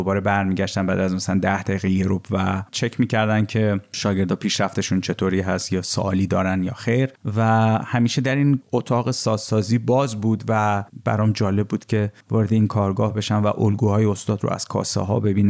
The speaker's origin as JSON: {"language": "Persian", "country": "Iran", "moved": "yes", "lives_now": "Ukraine", "said": "زمانی که من از ایران به کشور اوکراین مهاجرت کردم، سه تا ساز با خودم بردم"}